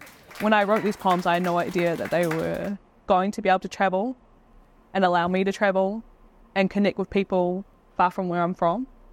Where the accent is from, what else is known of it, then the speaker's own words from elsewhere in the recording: New Zealand; I would say I'm Maori, and then I would say I'm Pacifica or Polynesian, or Tangata Moana, people of the Pacific Ocean.